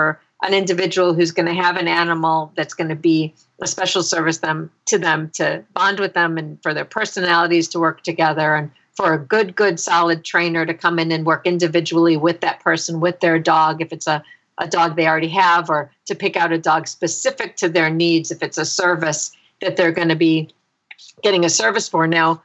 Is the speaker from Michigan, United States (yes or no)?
no; Chicago, Illinois, United States; since I'm from Chicago, Illinois, I pulled one from the Chicago Tribune.